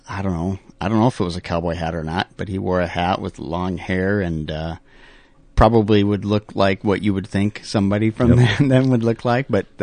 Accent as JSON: {"language": "English", "town": "Zim", "region": "Minnesota", "country": "United States", "tie": "born or raised there", "also_born_or_lived": "Virginia, Minnesota", "said": "I was born up in Virginia, Minnesota. Yep."}